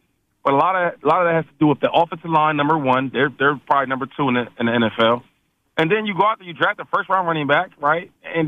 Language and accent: English; Harrisburg, Pennsylvania, United States; He's from Harrisburg legend. I'm from Harrisburg. He is, too.